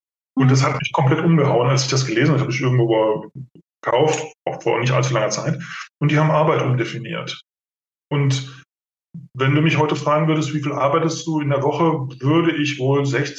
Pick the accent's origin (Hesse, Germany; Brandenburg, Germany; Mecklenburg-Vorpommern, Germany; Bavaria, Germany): Hesse, Germany; Bensheim; Ich bin ja so ein Landei. Ich komme aus Bensheim und fahre mit dem Auto, weil ich nämlich hier Güterzug fahre.